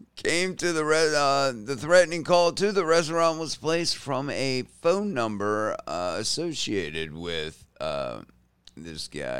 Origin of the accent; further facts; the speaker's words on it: East Coast, United States; now in Ohio, United States; I grew up on I grew up on the East Coast